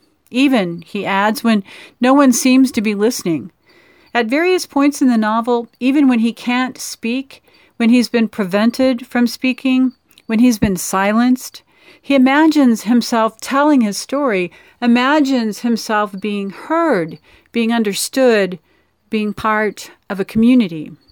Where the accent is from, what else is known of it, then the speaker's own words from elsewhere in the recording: Dodge City, Kansas, United States; from Dodge City, Kansas